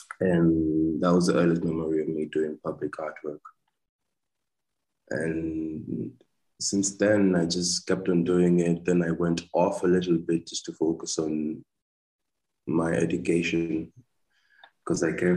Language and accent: English; Kenya; I'm Kenyan, man.